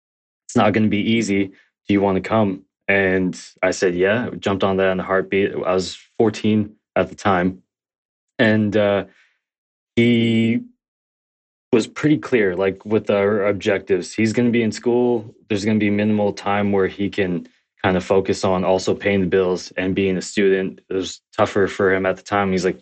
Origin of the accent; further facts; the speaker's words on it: Scarborough, Ontario, Canada; So we grew up mostly in Scarborough, but we bombed around. We grew up in Ontario.